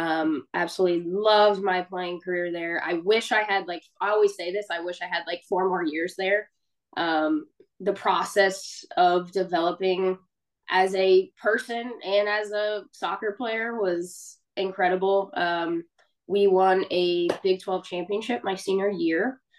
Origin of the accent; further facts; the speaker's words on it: McKinney, Texas, United States; I grew up in McKinney, Texas, so just north of Dallas.